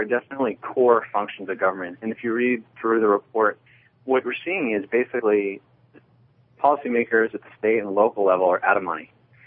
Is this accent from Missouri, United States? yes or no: no; Denver, Colorado, United States; in my hometown of Denver